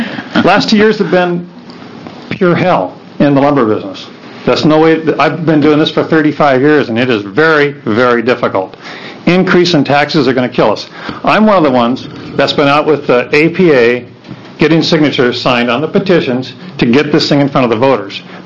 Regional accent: Oregon, United States; I am a lumberman. I was born and raised in Oregon.

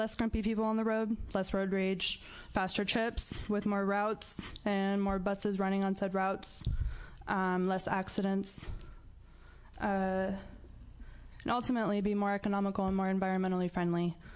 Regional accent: Oregon, United States; I'm a student from Southern Oregon University. So I've lived in the Valley my entire life. As a child, I grew up on a farm that was so far out in the boonies, it was 45 minutes just to get to the outskirt of town.

